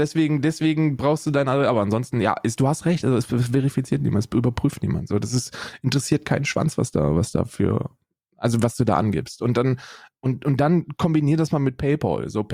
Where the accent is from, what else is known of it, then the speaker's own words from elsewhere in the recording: Germany; die Bundesrepublik Deutschland, meinem Heimatland.